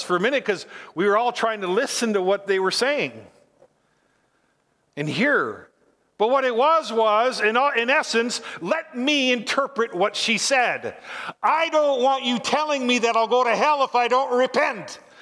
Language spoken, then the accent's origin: English; Iron River, Michigan, United States; And a man from my hometown, who I know, was at the Olympics, and he won the gold medal with her from Iron River, Michigan.